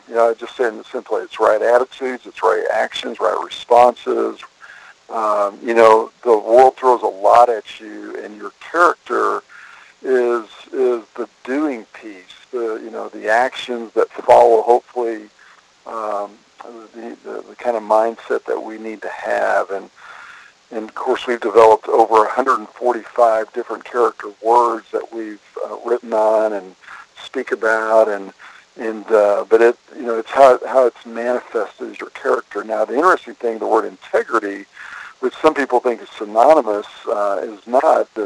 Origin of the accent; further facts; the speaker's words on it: Texas, United States; born there; I was born in Texas, raised in a church home.